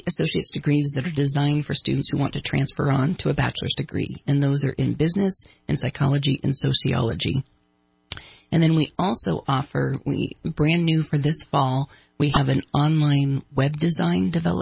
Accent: Redding, California, United States; When I was growing up in Reading, it was if you wanted your bachelor's degree, you had to move away.

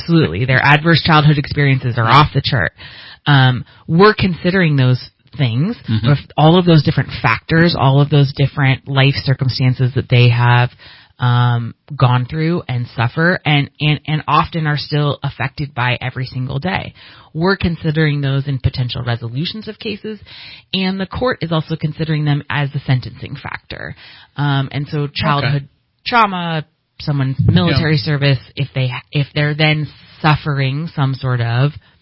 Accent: California, United States; I grew up in Shasta County. Well, I moved here when I was four, but grew up here, local kid.

